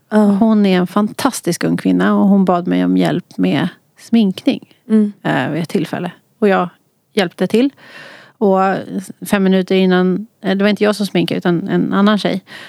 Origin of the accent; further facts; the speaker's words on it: Huddinge, Stockholm County, Sweden; Men jag föddes i Flemingsberg.